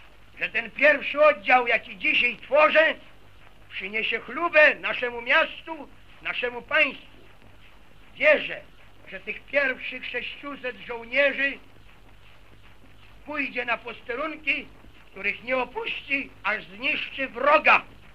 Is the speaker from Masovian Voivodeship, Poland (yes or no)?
yes; Warsaw, Masovian Voivodeship, Poland; My, warszawiacy, wystawimy bataliony walczące, które nie tylko Warszawę obronią